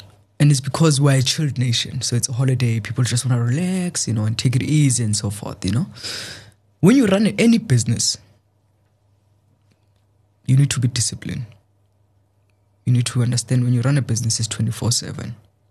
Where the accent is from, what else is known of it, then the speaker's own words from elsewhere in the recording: South Africa; I, as a South African, have got, I must also take responsibility